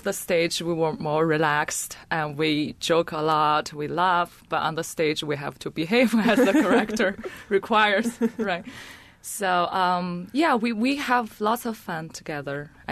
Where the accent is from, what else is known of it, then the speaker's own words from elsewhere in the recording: Beijing, China; also born or lived in United States; Oh, I'm from China, Beijing. And I did my undergraduate at China Conservatory of Music. So I got my bachelor degree there, and I came over to IU in 2003.